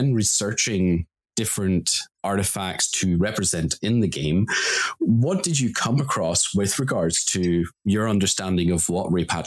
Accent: Northern Ireland, United Kingdom; so I grew up in Northern Ireland, and Northern Ireland has its own relationship with Britain or England.

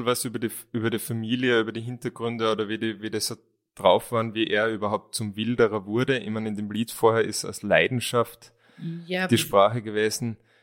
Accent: Graz, Styria, Austria; als Grazer, als Stadtmensch kennen wir da überhaupt nicht aus

